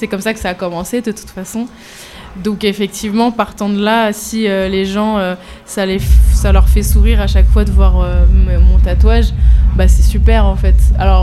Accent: Paris, Île-de-France, France; Alors, je viens de Paris, moi.

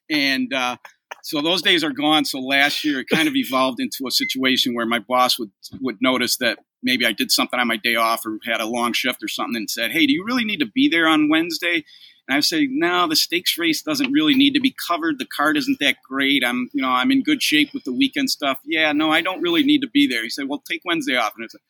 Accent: Rochester, New York, United States; I grew up in Rochester, which is near Finger Lakes, but my family never went there.

